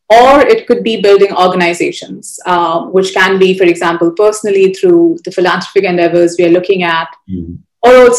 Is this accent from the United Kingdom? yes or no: no; India; like growing up in India, I think because of the way the school system is